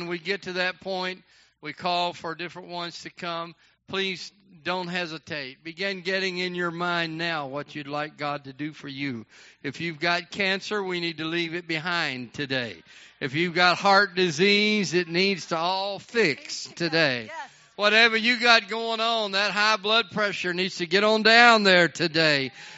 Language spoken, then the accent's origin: English; Texas, United States; we grew up together in East Texas